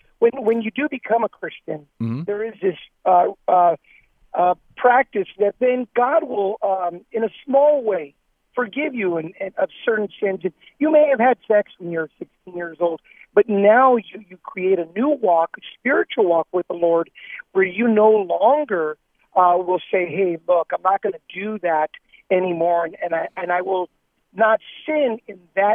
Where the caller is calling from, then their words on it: Los Angeles, California, United States; I'm actually calling from Tommy on Beverly and Rampart.